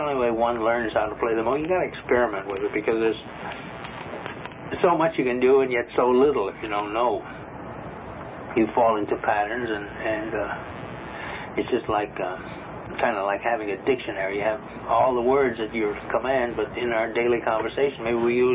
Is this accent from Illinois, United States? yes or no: yes; Chicago, Illinois, United States; I'm from Chicago, and Chicago has a great park system.